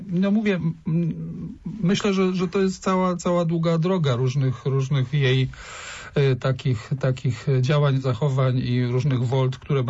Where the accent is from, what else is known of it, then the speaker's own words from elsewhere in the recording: Poznań, Greater Poland Voivodeship, Poland; jako poznaniak